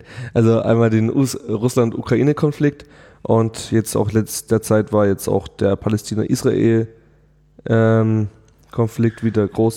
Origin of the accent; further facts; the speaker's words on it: Germany; wir sind ja in Deutschland, wir sind Deutsche